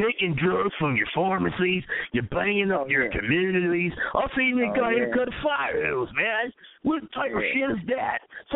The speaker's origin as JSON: {"language": "English", "region": "Alabama", "country": "United States", "said": "I'm not no damn tart, man. I'm from Alabama."}